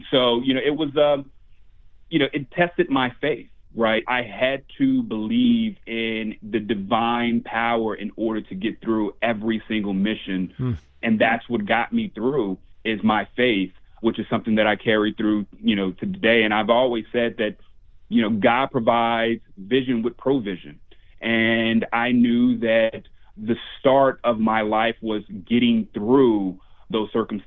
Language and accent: English; San Antonio, Texas, United States; You know, growing up in San Antonio, we didn't have water. We were, you know, landlocked for the most part.